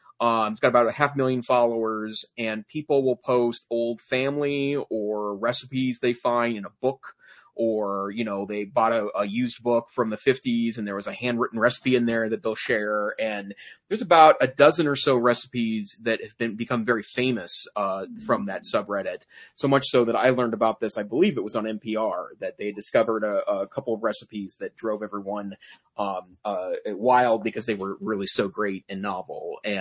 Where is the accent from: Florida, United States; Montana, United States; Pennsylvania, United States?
Montana, United States; Great Falls; No, I grew up in Great Falls, 90 okay. miles north of Helena.